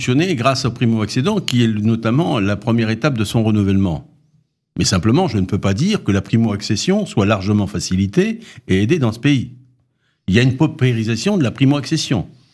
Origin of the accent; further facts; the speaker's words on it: Nantes, Pays de la Loire, France; Moi, je suis de Nantes.